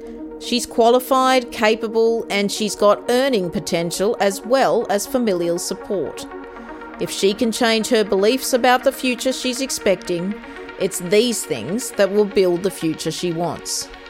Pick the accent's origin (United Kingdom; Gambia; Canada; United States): Canada; no man was going to give me what I wanted. Not growing up in Canada.